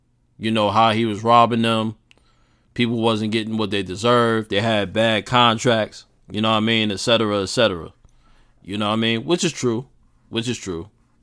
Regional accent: Queens, New York, United States; And, of course, I'm from New York. Jamaica, Queens. 40 Projects, baby. Jamaica, Queens.

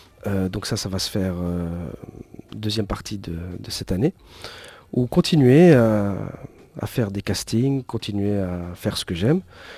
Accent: Tunisia; also born or lived in France / Germany; Je suis Tunisien, on has Tunisi. Je suis français, de ma mère, je suis français et je suis... Par mon expérience, je suis aussi un Allemand, un germanique.

